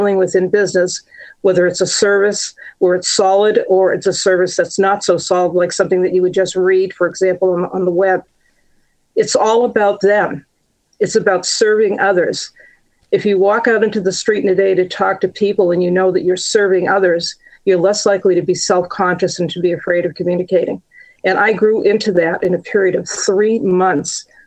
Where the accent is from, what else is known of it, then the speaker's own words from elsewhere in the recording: the South, United States; born there; because I was born in the South.